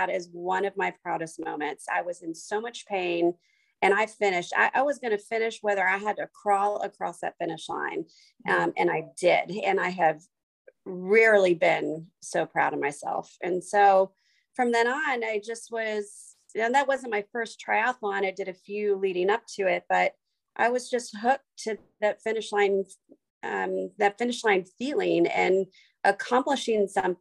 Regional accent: Florida, United States; So I, growing up in Florida, you could swim before you could walk.

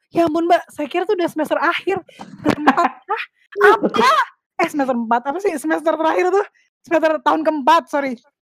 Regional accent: Depok, West Java, Indonesia; Gue tuh dari Depok, asli dari Depok, lahir dan besar di Depok.

